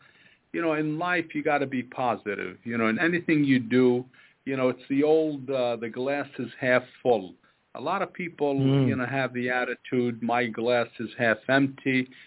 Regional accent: Yonkers, New York, United States; And, I grew up in an atmosphere where, we were poor. We grew up in Southwest Yonkers.

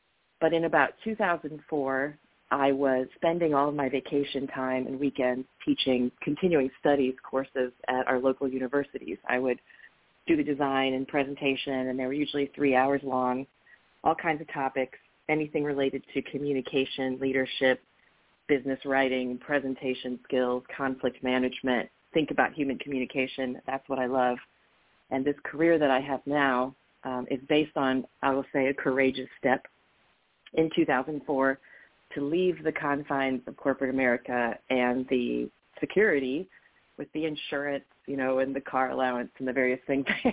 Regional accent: Fort Wayne, Indiana, United States; I came back to my hometown of Fort Wayne, Indiana, which is about a 300,000 person city, the second largest in Indiana in the northeast corner of the state

